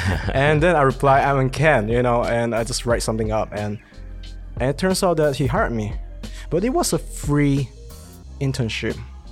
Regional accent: Malaysia; I'm actually from Malaysia.

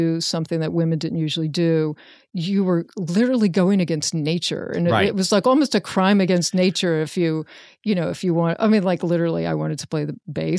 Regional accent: Richmond, Virginia, United States; Richmond.

